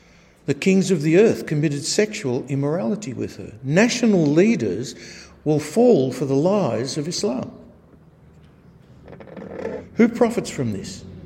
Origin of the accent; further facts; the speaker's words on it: Australia; it still boggles my mind as an Aussie, seeing three nations that don't like each other, all in close proximity.